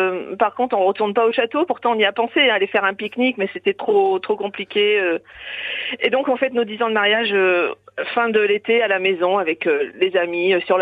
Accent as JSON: {"language": "French", "town": "Saint-Porchaire", "region": "Nouvelle-Aquitaine", "country": "France", "tie": "born or raised there", "said": "J'ai grandi à Saint-Porchère, on va dire à 10 km de Saintes en Charente-Maritime."}